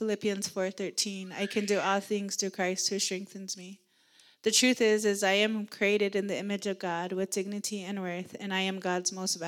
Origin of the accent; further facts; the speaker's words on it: Montana, United States; I am from the Northern Cheyenne Indian Reservations, which is located in eastern Montana.